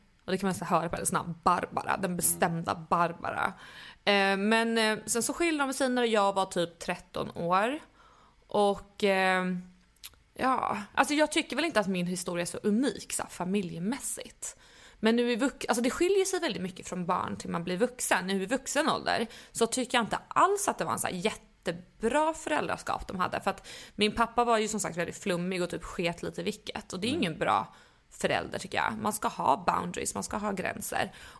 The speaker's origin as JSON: {"language": "Swedish", "country": "Poland", "said": "Nej, men jag är ju polack."}